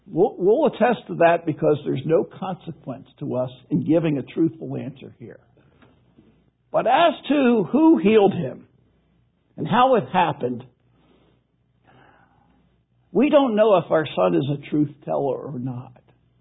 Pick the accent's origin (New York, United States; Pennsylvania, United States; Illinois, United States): Pennsylvania, United States; Philadelphia; I was born in Philadelphia. I grew up being a Philadelphia Eagles fan.